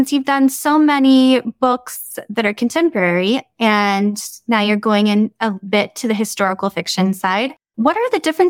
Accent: Chicago, Illinois, United States; I'm from Chicago too. We're in Uptown.

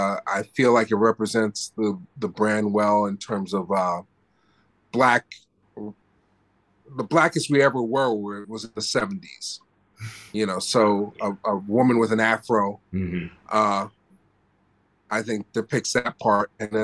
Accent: Philadelphia, Pennsylvania, United States; I was born and bred in Philadelphia.

